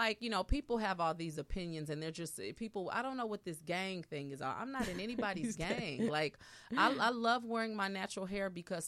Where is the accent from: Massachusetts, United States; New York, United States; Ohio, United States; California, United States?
California, United States; because I'm from California and Californians don't really get perms.